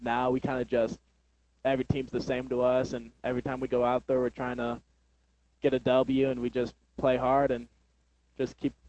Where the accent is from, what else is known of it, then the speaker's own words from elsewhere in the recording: O'Fallon, Missouri, United States; I'm from Ofala, Missouri.